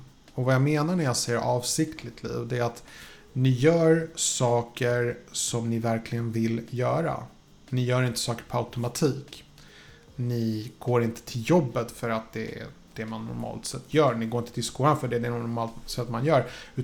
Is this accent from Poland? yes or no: yes; Poland; I min kulturella bakgrund, som jag är från Polen, man har en sån här grej att man önskar folk över julen